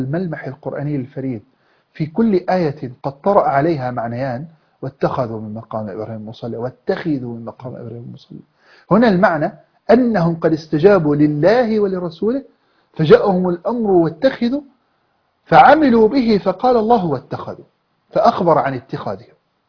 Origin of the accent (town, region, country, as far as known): Egypt